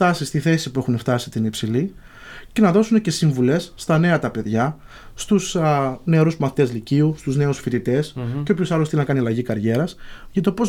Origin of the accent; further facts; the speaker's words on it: Katovathia, Crete, Greece; ο ίδιος είναι από την Κρήτη. Μπορεί το επώνυμό μου να μην το προδίδει, ναι … αλλά ο ίδιος μένω στην Κατωβάθια, στο λίγο πιο έξω από το Ηράκλειο, είναι το χωριό μου.